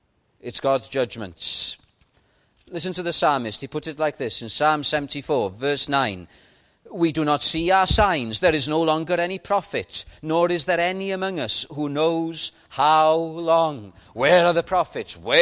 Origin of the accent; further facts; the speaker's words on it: Wales, United Kingdom; But I'm a Welshman, as you've probably gathered. And I am proud of this green and pleasant land.